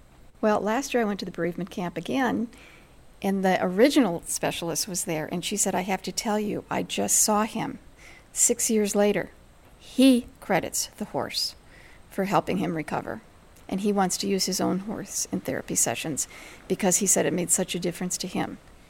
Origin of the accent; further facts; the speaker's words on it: Chicago, Illinois, United States; I grew up in Chicago, probably the only little girl that didn't want a pony because I didn't know they existed.